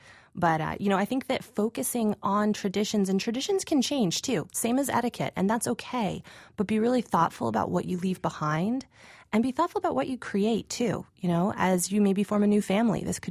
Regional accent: Burlington, Vermont, United States; I'm from Burlington, Vermont, and I love doing that.

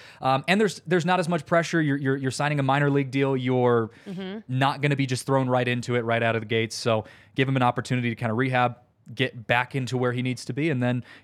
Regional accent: Seattle, Washington, United States; growing up in Seattle, going to a lot of Mariners games

